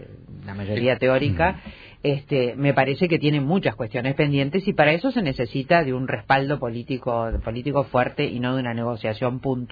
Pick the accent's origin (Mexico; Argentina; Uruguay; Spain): Spain; Asturias; en el Principado de Asturias, por dar un ejemplo, porque es mi tierra